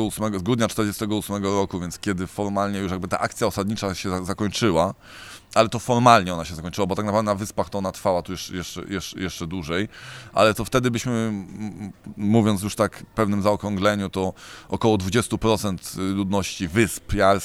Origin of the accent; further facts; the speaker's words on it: Lubin, West Pomeranian Voivodeship, Poland; a wychowałem się w Lubinie na wyspie Wolin, do szkoły chodziłem też właśnie w Świnoujściu